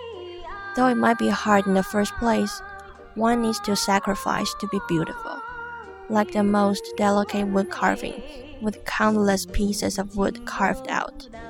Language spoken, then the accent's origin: English; Taiwan; English is a second language; now in Columbus, United States; Back in my home country, Taiwan, life felt safe. It was like living in a little crystal ball from where I looked out upon the world. But here, in Columbus, Ohio, I have stepped out of my comfort zone.